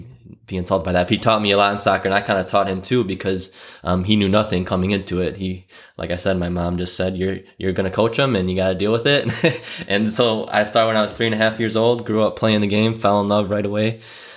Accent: Wisconsin, United States; I'm born and raised in Wisconsin. Wisconsin boy, cheesehead.

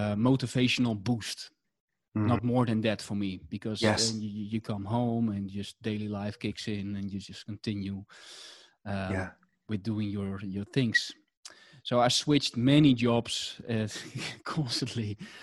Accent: Amsterdam, North Holland, Netherlands; from the Netherlands, Amsterdam. I live here in the middle of the center.

